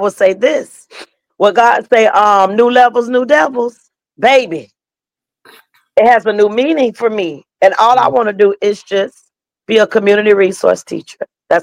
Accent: the South, United States; I'm from the South, so I'm going to make up a word, pollinating.

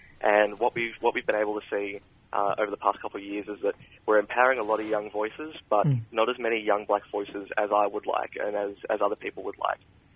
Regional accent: New South Wales, Australia; now in Sydney, Australia; Yes, I'm from the Wiradjuri Wailwin mob up in the central west of New South Wales. That's where I'm from originally. I grew up a lot on Wanneroo and across the Wabakal land, and now I'm living here in Sydney in Redfern area. on the lands of the Gadigal.

